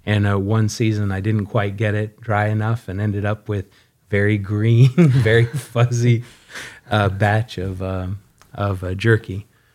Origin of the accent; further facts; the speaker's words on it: Powell, Wyoming, United States; So, I was born and raised in Powell, Wyoming.